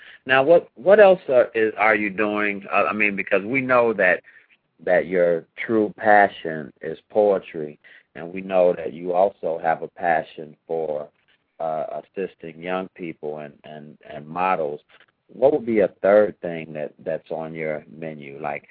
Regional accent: Chicago, Illinois, United States; You know, so that's one thing about growing up in Chicago. You just have that feeling that the lake is so close.

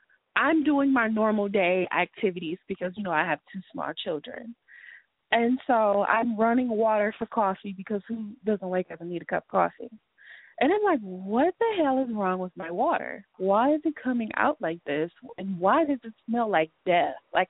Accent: United States; I personally feel like me being American, and I feel like I live in a third world country right now.

